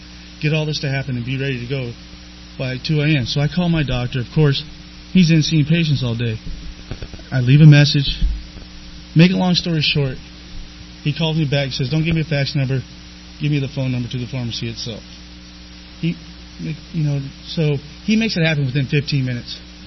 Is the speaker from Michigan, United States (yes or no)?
no; San Diego, California, United States; I am from San Diego. I was born and raised here, like I said.